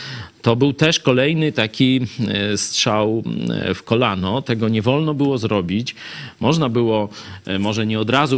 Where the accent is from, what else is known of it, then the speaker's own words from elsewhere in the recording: Kraśnik, Lublin Voivodeship, Poland; Ja pochodzę z Polski powiatowej, tu w Kraśniku się wychowałem, czyli jeśli z Polski powiatowej, to i z Polski wiejskiej, bo ona jest, wiecie, tam z jednej strony naszej działki było miasto, a z drugiej wieś